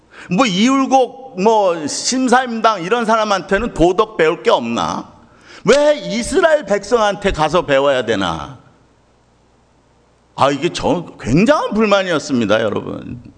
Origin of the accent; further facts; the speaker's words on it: South Korea; moved away; 저는 한국이 제가 또 애국심이 많습니다. 여기 온 지가 오래돼갖고 요즘은 좀 애국심이 안 보이는 것 같아요. 근데요 저는 한국인인데